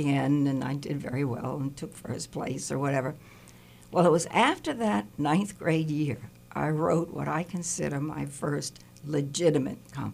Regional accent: New Orleans, Louisiana, United States; That, I'm from New Orleans, born and raised.

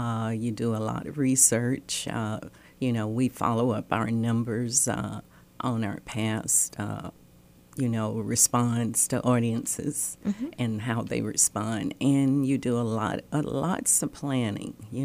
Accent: Huntsville, Alabama, United States; also born or lived in Los Angeles; And, of course, you know, I'm from Huntsville.

